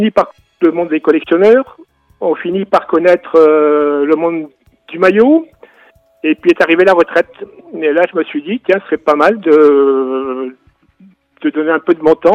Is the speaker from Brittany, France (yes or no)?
yes; Landivisiau, Brittany, France; Pouescat, Finistère Nord, c'est tout près de chez moi, je suis natif de l'Andivisio